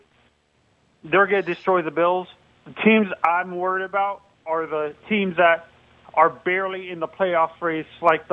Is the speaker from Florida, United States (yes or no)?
yes; Miami, Florida, United States; like growing up in Miami, like I was born on the East Coast.